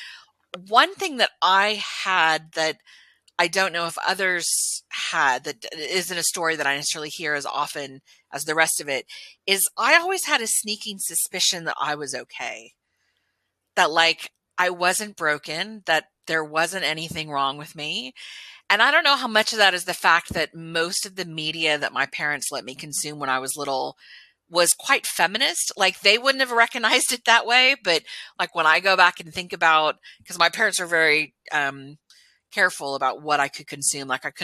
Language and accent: English; Texas, United States; I was born and raised in Texas in the United States, and I am I'm an only child of two well-educated, white, Catholic, upper middle class parents.